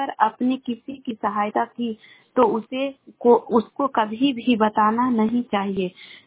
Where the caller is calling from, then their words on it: Sheikhpura, Bihar, India; मैं गोवा से शेखपुरा से बोल रही हूँ। मैं जिला के रहने वाले हूँ।